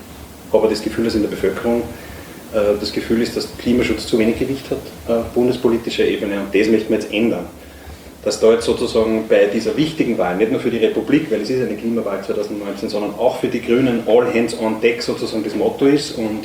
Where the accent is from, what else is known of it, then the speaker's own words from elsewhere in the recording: Upper Austria, Austria; Jetzt komme ich aus Oberösterreich